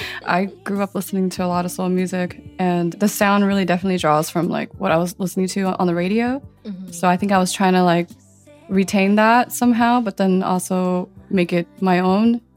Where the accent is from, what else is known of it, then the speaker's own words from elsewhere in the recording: United States; I'm Vietnamese American, so I went to a Vietnamese Catholic church.